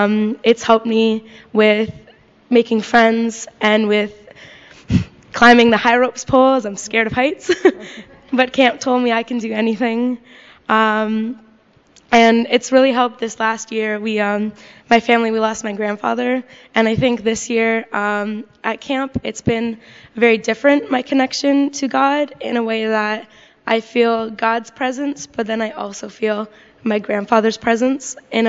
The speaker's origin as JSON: {"language": "English", "town": "Hamilton", "region": "Ontario", "country": "Canada", "said": "I'm from Hamilton, Ontario, so not too far from here."}